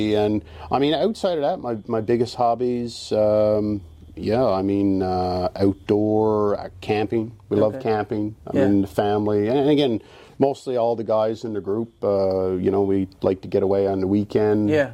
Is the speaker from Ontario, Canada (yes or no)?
no; Newfoundland and Labrador, Canada; now in Fort McMurray, Canada; we're all from Newfoundland originally.